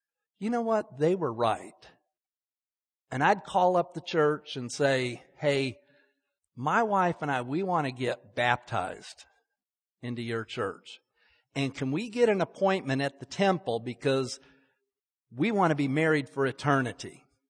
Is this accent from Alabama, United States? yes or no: no; Salt Lake City, Utah, United States; Most of you know I grew up in Salt Lake City, Utah, headquarters for the Church of Jesus Christ, Latter-day Saints, the Mormons.